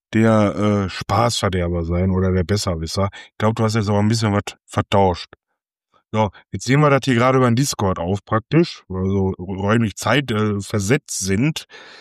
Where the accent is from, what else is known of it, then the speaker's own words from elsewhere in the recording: Essen, North Rhine-Westphalia, Germany; Und ich als Essener, ich sitze hier tatsächlich